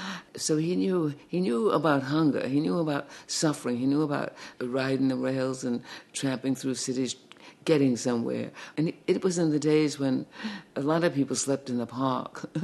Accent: Harlem, New York, United States; I grew up in Harlem. In the film, I see some of the very streets I live on. So this film, it's where I come from. I don't know who I would be if I weren't this child from Harlem, this woman from Harlem.

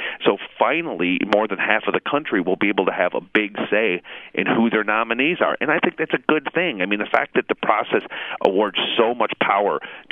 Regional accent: the South, United States; I'm a Southerner, an actor.

